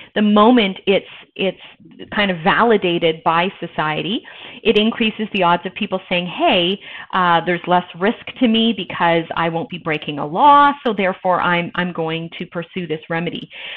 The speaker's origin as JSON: {"language": "English", "country": "Canada", "said": "I'm originally Canadian"}